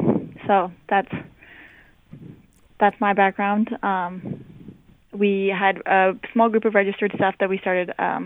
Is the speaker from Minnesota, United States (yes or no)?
no; Plevna, Montana, United States; now in North Dakota, United States; I grew up on a cow-calf operation in southeastern Montana, and then I went to school at South Dakota State to get a degree in ag communications, and a few months later, I wound up here in North Dakota.